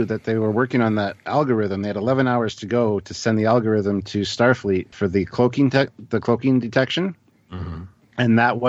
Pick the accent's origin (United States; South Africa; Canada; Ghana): Canada; I'm a Canadian, so.